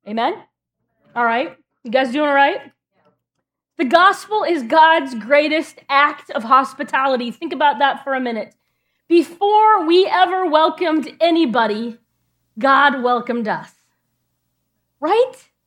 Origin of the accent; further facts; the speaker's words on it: California, United States; now in Ohio, United States; I will tell you that when I got here to Ohio, which this is 20 years, this July, I moved here 20 years ago from California.